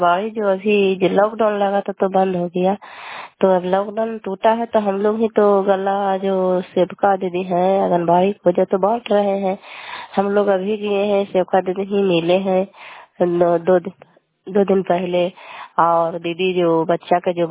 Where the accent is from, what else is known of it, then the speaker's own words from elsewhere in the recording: Belchhi, Bihar, India; घर कल्याणपुर बाली बेलछी पंचायत से बोल रहे हैं। प्रखंड चंदी जिला नालंदा का निवासी हूँ।